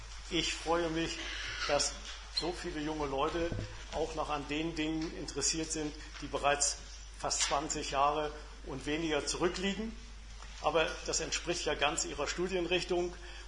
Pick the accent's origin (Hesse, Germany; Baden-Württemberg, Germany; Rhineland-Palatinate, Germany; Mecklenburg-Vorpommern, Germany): Mecklenburg-Vorpommern, Germany; Schwerin; Ich stamme also aus Schwerin